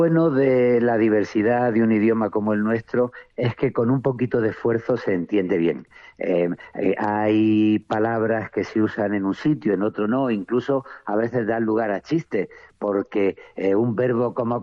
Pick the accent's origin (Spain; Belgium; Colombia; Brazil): Spain; Granada, Andalusia; born there; Yo nací en Granada y soy poeta